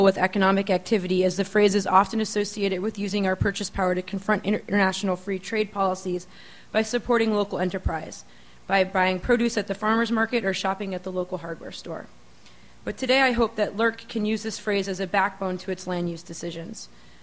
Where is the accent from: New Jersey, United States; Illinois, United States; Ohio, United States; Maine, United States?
Maine, United States; Montville; I come from Montville, Maine, which is bordering the town of Freedom, Maine